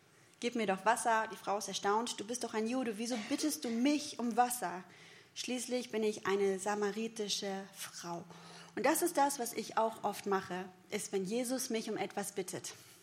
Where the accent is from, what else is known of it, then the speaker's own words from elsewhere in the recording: North Rhine-Westphalia, Germany; ich komme aus der Nähe vom Ruhrgebiet, da hat man es im Süden nicht so leicht